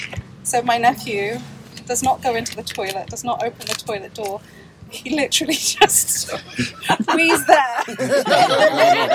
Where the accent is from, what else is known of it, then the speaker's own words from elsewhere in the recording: England, United Kingdom; Like, I was born and brought up in England.